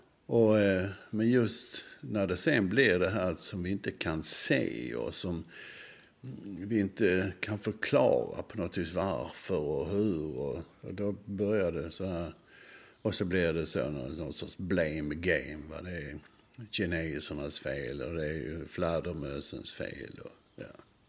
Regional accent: Malmö, Skåne, Sweden; alltså jag är född och uppväxt i Malmö

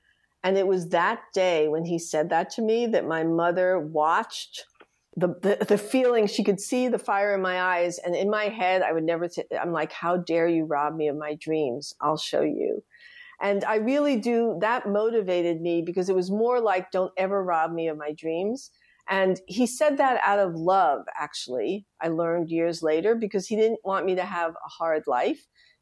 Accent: Bronx, New York, United States; I grew up in the Bronx, Riverdale, and it was kids from Brooklyn, Queens, Manhattan, the Bronx

